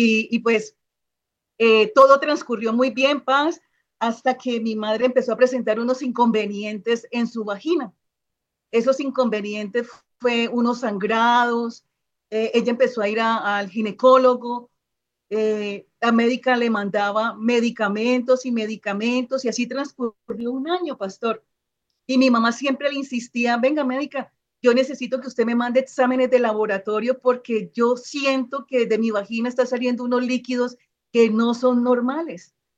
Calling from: Cali, Valle del Cauca, Colombia; Muy buenas noches desde Cali, Colombia.

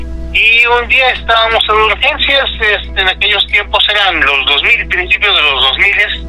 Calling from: Toluca, State of Mexico, Mexico; de Toluca. Ya he hablado varias veces con ustedes

